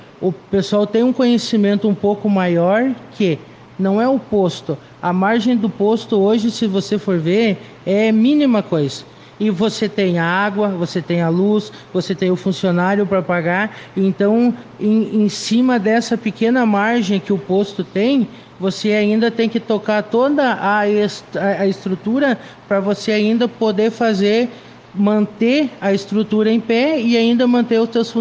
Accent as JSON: {"language": "Portuguese", "town": "Passo Fundo", "region": "Rio Grande do Sul", "country": "Brazil", "tie": "born or raised there", "said": "eu sou natural de Passo Fundo, como tu sabe"}